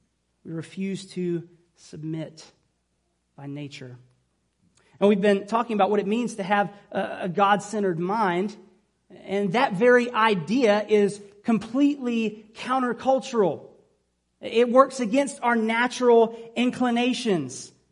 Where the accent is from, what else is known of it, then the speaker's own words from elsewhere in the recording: Georgia, United States; it will probably come as no surprise to anyone here who knows that I grew up in Southeast Georgia